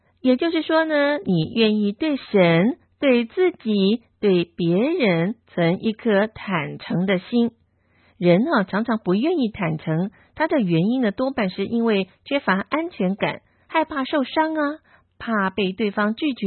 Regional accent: China; 我们中国人啊，见了面最喜欢说的一句话就是吃饱没？

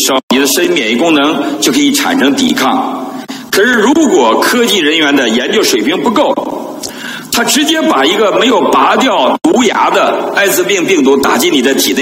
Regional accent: China; 说明我们中国人的这种幽默感大度。

